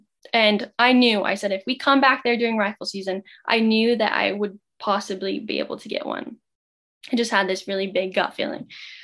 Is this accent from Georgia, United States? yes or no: no; Wyoming, United States; So I was born in Wyoming, raised in Wyoming, and my grandpa was actually an outfitter.